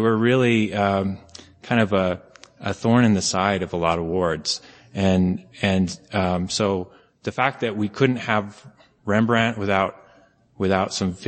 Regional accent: Salt Lake City, Utah, United States; born there; Okay, so I was born in Salt Lake City, and I have a multi-generational Latter-day Saint family from Restoration on both sides.

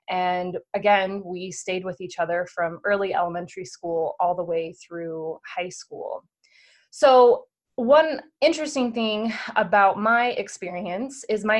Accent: Provo, Utah, United States; I was born and raised in Provo, Utah. This was 1988. So that meant that in the 80s in Utah, specifically Provo, there were a lot of large families. Everyone around me pretty much had 4 or 10 brothers and sisters. So there were a lot of kids. My entire community was LDS.

